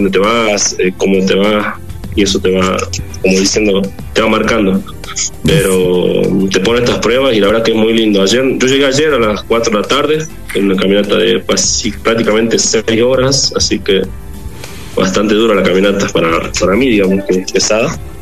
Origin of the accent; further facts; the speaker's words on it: San Francisco, Santa Cruz, Bolivia; Y soy de San Francisco, departamento de Valle Grande, allá en Las Yungas.